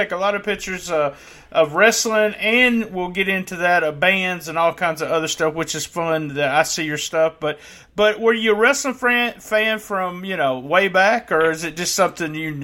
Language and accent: English; Arkansas, United States; also born or lived in Southeast Missouri; I was from the Memphis area, which I was really in sort of Northeast Arkansas, Southeast Missouri.